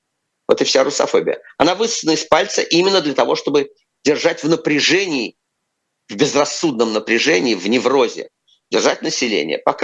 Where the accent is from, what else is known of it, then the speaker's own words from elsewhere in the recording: Moscow, Russia; Он сделал так, что мне, что я сжимаюсь внутренне перед тем, как сказать, что я из Москвы.